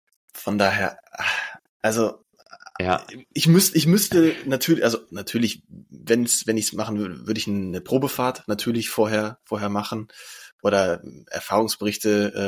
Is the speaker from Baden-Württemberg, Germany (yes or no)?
no; Lower Saxony, Germany; ich komme ja hier aus der Region Wolfsburg-Braunschweig, wo VW beheimatet ist.